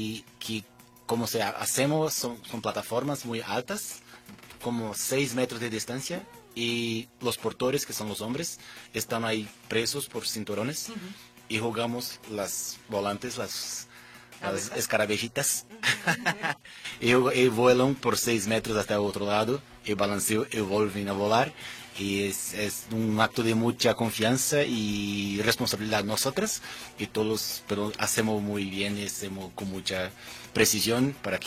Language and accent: Spanish; Brazil; Spanish is a second language; soy brasileño y estoy aquí en Ovo desde 2024